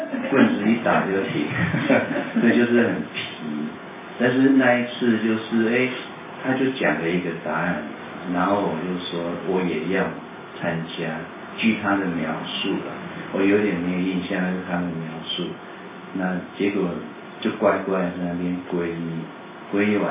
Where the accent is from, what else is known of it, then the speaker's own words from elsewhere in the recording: Taipei, Taiwan; born there; 我可以透露年纪，我1973年在台北出生